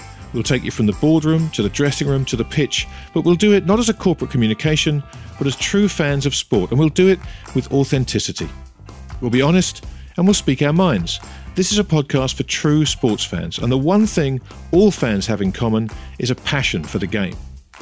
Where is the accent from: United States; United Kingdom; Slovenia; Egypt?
United Kingdom; England; I'm going to go first as an English rugby fan who wasn't there